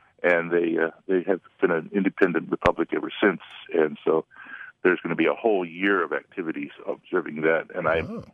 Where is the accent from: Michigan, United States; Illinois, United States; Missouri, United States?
Michigan, United States; moved away as an adult; Yeah, I'm up in the Copper Country up in the UP, played the band up there in high school, and then went to Michigan